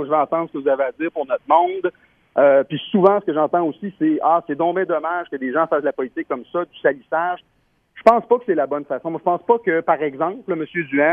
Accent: Saint-Ferdinand, Quebec, Canada; born there; une conférence de presse aussi à Saint-Ferdinand. Pour moi, c'était bien important de faire ça dans mon village natal.

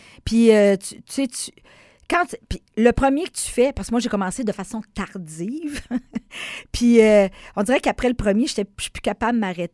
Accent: Sainte-Croix-de-Lotbinière, Quebec, Canada; moi, je viens de Sainte-Croix-de-Lobinière. Je restais à Cap-Rouge pour les études.

